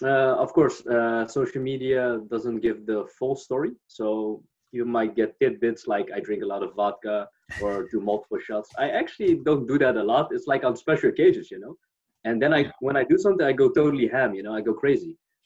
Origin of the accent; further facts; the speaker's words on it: Netherlands; Yeah, so I'm from the Netherlands. When I was younger, I didn't travel a lot or at all, you know. I did like trips with my family, you know, like across Europe.